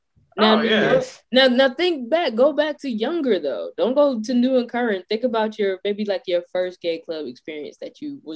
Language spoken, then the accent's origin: English; New York, United States; also born or lived in New Jersey, United States; in my hometown, in my city. My cities of New York and New Jersey